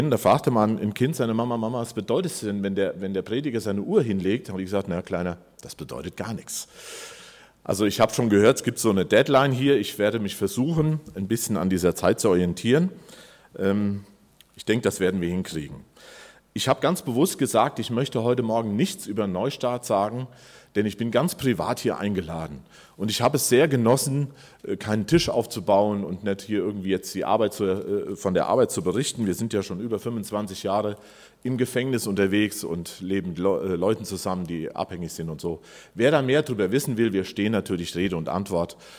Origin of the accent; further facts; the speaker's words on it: Breitscheid, Germany; Wir sind aus Breitscheid und ganz viele wissen, glaube ich, noch, wir gehören zur Gefährdenhilfe.